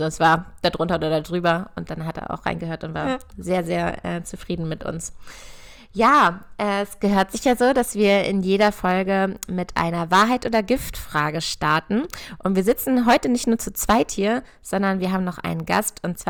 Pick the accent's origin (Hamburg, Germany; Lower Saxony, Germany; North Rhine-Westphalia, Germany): Lower Saxony, Germany; Ich komme ja auch aus der Nähe von Hannover, bei Dittacke.